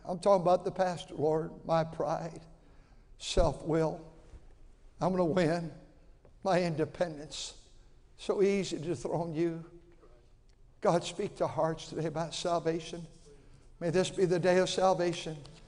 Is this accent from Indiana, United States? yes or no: no; Milwaukee, Wisconsin, United States; born there; I was born in Milwaukee, Wisconsin, born a sinner as a baby